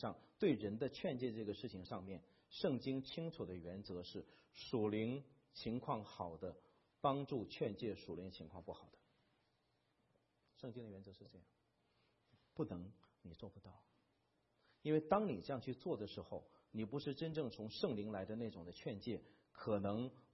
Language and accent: Chinese; China; 家丑不可外扬，这个是我们中国人一句很熟的话